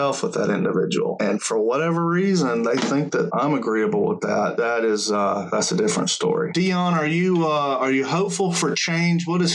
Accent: the South, United States; accent: Southern; I've lived in places where there were very few Southern accents. So I've had some comments regarding my Southern accent and my intelligence level in the past.

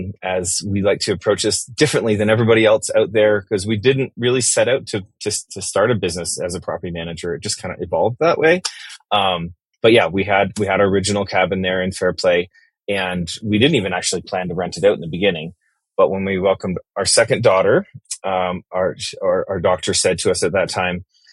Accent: Western Canada, Canada; I'm originally from Canada

